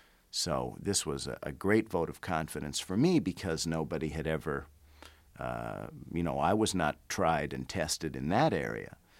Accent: New York, United States; growing up in New York, I had a very dear friend of my father's

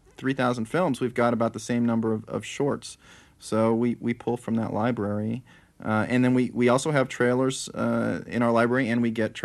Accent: Los Angeles, California, United States; Well, for me, I grew up in Los Angeles, and I was an only child, so I think I had TV on constantly.

